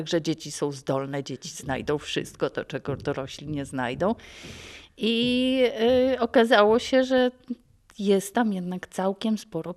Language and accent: Polish; Subcarpathian Voivodeship, Poland; pochodzę z Zielonego Podkarpacia, gdzie zupełnie tam nie było rozrywek.